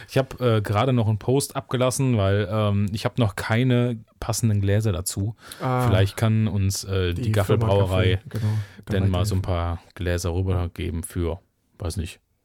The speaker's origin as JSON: {"language": "German", "region": "West Germany", "country": "Germany", "said": "für uns Wessis natürlich auch immer eine interessante Story"}